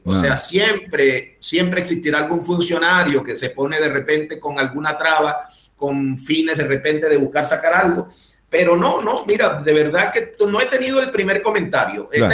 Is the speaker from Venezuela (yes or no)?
yes; Venezuela; now in Chile; Soy venezolano, Marcelo, tengo 5 años que llegué a Chile